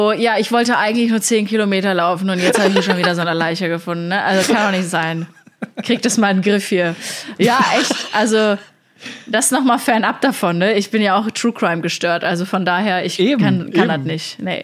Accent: Plettenberg, North Rhine-Westphalia, Germany; Ich habe damals im Plettenberg in meiner Heimat, da ist überall Wald, da gibt es so geile Strecken.

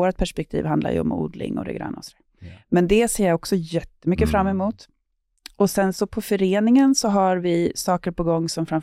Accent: Stockholm County, Sweden; jag är uppvuxen på landet utanför Stockholm och hade en extremt vad säger man? Alltså det var en bondgård

